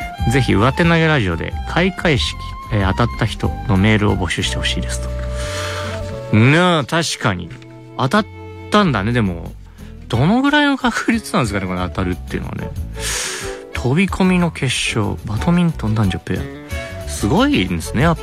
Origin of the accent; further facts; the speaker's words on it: Ebina, Kanagawa, Japan; 今週はですね、私の地元の海老名厚木